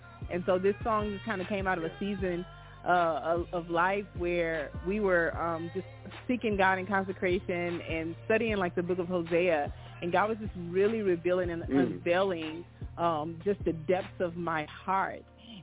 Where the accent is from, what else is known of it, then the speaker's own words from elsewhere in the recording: Hammond, Louisiana, United States; Yeah, I'm from Hammond, Louisiana. I'm a PK. … from the Cathedral of Prayer and Deliverance here in Louisiana.